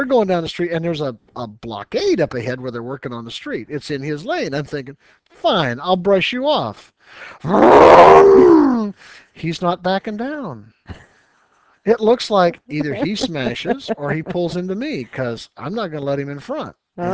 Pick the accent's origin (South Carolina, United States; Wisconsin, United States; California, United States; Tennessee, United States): California, United States; I am from California.